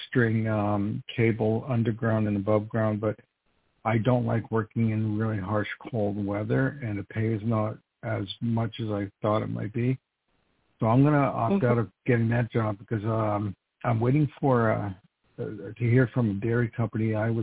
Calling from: New York, United States; calling from New York.

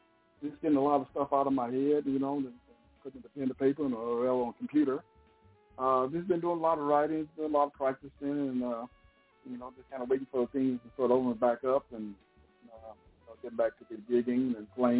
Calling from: Pasadena, California, United States; Well, Pasadena, California.

